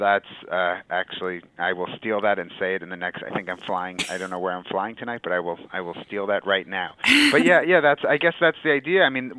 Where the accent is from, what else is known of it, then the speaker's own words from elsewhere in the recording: United States; I'm very American. My grandparents were born in America, a couple of my great-grandparents.